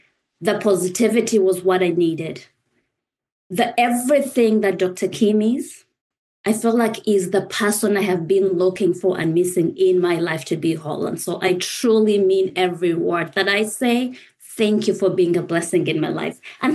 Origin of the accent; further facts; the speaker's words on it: Uganda; now in United States; So born and raised in East Africa, Uganda, originally from Rwanda, you're taught to be modest, to give.